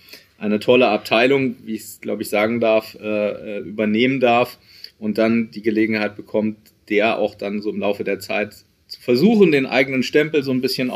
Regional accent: Berlin, Germany; ich komme ursprünglich aus Berlin, bin in Berlin geboren, aufgewachsen, zur Schule gegangen, habe dort auch studiert

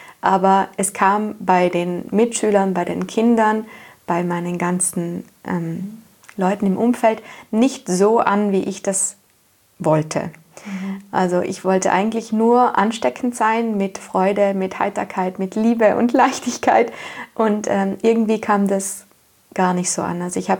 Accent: Trentino-Alto Adige, Italy; ich komme aus Südtirol, aus Italien und da, wo ich herkomme, ist es ein schönes Städtchen, es ist alles sehr idyllisch

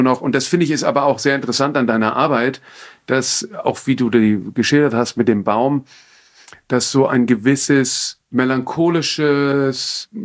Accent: Frankfurt, Hesse, Germany; Ich bin in Frankfurt groß geworden

